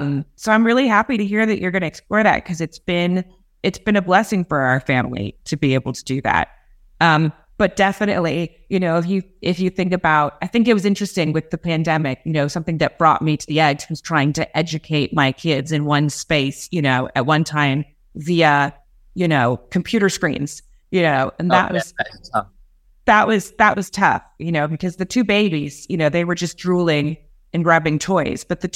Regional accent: Los Angeles, California, United States; I'm obviously from LA. I'm from California.

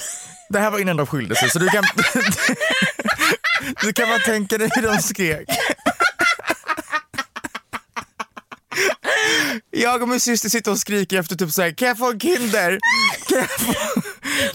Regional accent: Romania; first language Hungarian; now in Sweden; Vi pratar ungerska, så vi är ungersktalande från Rumänien, för er som inte har hängt med.

